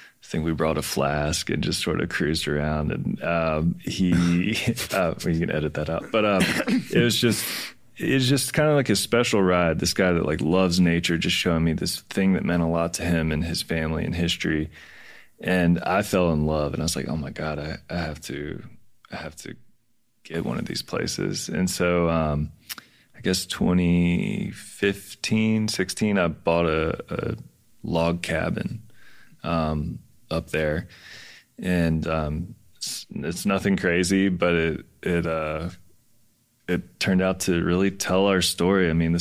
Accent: Mount Airy, North Carolina, United States; born there; So Fancy Gap, like I said, I was born in Mount Airy, and Mount Airy is an interesting place because it's basically the foothills of the mountains.

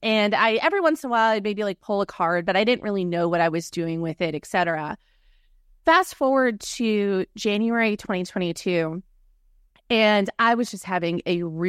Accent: Green Bay, Wisconsin, United States; moved away as an adult; now in Washington, D.C., United States; I am originally from Green Bay, Wisconsin. Still a very proud Wisconsinite, but moved out to Washington, D.C. 21 years ago to work in politics.

